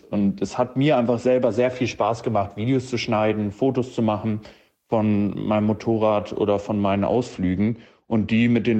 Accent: Hamburg, Germany; 27 Jahre alt und ich komme aus Hamburg.

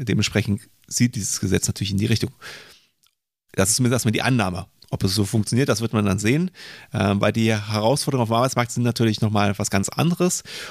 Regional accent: East Germany, Germany; ich bin im Osten der Republik geboren, aufgewachsen

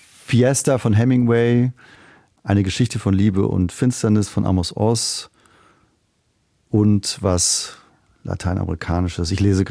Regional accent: Trier, Rhineland-Palatinate, Germany; Schon Trier und die Mosel. Das ist da, wo ich aufgewachsen bin, wo alles begann. Meine Mutter wohnt noch dort.

